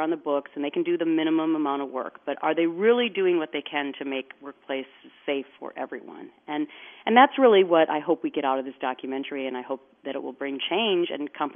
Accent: Anoka, Minnesota, United States; my best friend growing up in Anoka

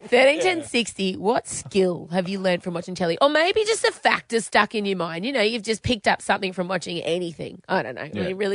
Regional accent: Warrandyte, Victoria, Australia; You forget I grew up in the bush. I grew up out in Warrandyte.

